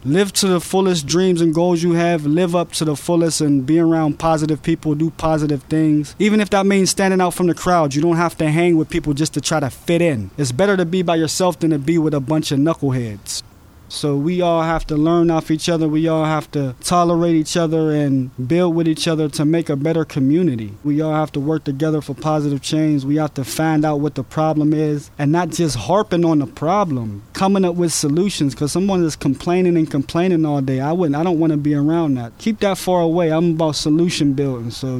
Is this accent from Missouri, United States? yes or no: no; Pittsburgh, Pennsylvania, United States; Actually, I was born in Pittsburgh, PA, grew up in Belsouver on the south side of Pittsburgh.